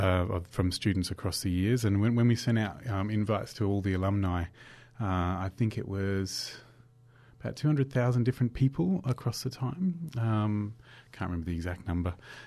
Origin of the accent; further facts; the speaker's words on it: New South Wales, Australia; I'm from New South Wales, and we didn't study complex numbers in New South Wales.